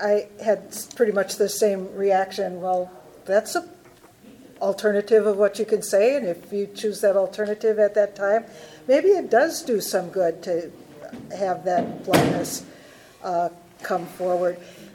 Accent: Wisconsin, United States; I'm from Wisconsin. Do you know what has happened in Wisconsin in the last 5 years?

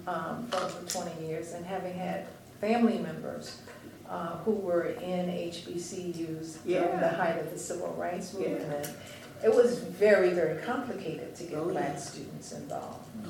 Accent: New Jersey, United States; also born or lived in Albany, United States; Yes, I lived in Albany until I was 9 years old. I grew up in New Jersey.

